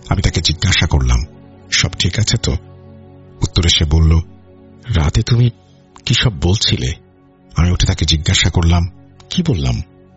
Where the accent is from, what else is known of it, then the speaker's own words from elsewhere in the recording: Comilla, Chittagong Division, Bangladesh; আমি কুমিল্লার বাসিন্দা